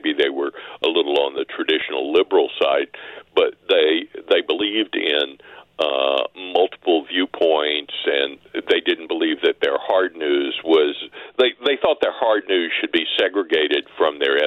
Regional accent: Mississippi, United States; Your listeners know I grew up in Mississippi, but we could get KMOX. And I grew up a Cardinals fan because I could listen to KMOX.

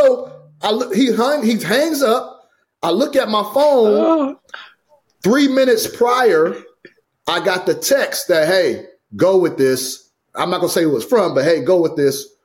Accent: Fresno, California, United States; I could speak to it in Fresno, where that's my hometown.

